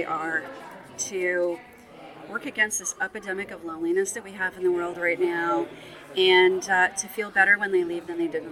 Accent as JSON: {"language": "English", "town": "Cherry Valley", "region": "Ontario", "country": "Canada", "tie": "born or raised there", "also_born_or_lived": "Point Peter", "said": "I did. I grew up, I was born at Point Peter, and then I grew up mainly in Cherry Valley."}